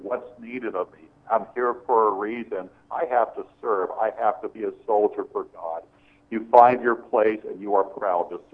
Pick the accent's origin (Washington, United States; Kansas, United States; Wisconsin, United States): Washington, United States; Seattle; Well, I'm from Beacon Hill, Seattle, and a lot of my friends were non-white.